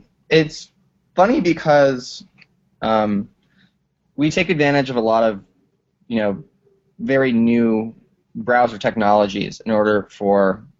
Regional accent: Colorado, United States; now in Brooklyn, United States; I'm originally from Colorado. I live in Brooklyn.

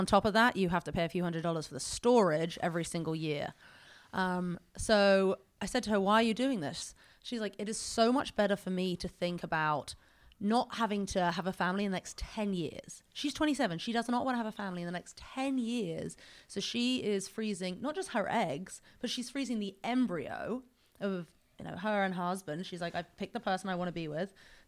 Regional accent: England, United Kingdom; As you can tell, guys, I'm English, and so always like to think with a global mind.

